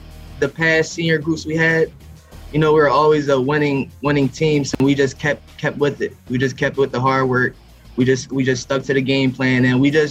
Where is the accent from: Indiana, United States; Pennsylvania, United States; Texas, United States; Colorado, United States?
Pennsylvania, United States; Bristol; and I'm close to Doylestown. I'm from Bristol. So it's like 40 minutes down the road.